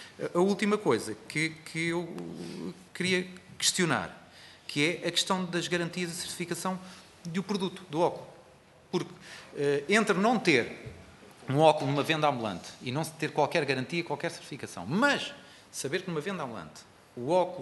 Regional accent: Santarém, Portugal; eu sou de Santarém

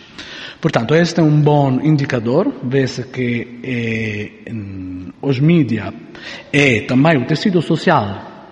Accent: Italy; Portuguese is a second language; now in Portugal; Vocês, como devem ter entendido pelo meu sotaque, não sou mesmo da vossa terra, mas já moro cá há uns anos.

